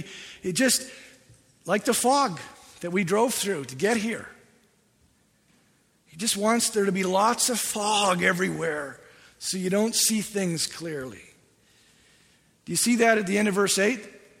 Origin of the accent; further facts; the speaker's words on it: India; I grew up in India.